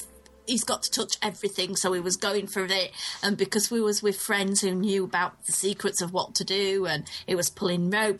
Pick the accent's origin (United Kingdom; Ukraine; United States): United Kingdom; I'm just a British girl.